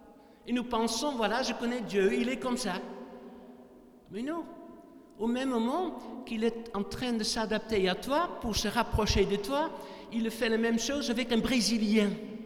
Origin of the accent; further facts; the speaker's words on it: Netherlands; mon arrière-plan calviniste. J'ai grandi aux Pays-Bas dans un milieu réformé très piétiste.